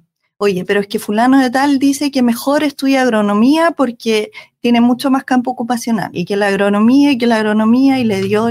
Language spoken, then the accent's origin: Spanish; Pitrufquén, Araucanía, Chile; also born or lived in Valdivia; yo nací en Valdivia, pero me crié en Pitrufquén, cerca de Temuco. Mi familia ahí son empresarios, yo vengo de una familia que son más bien comerciales, pero siempre ligado al área agrícola.